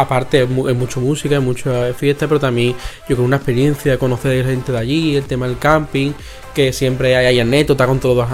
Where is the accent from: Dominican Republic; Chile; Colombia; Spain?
Spain; Cádiz, Andalusia; uno que estaba cercano a donde yo vivo, yo soy de Cádiz, ese era en Chipiona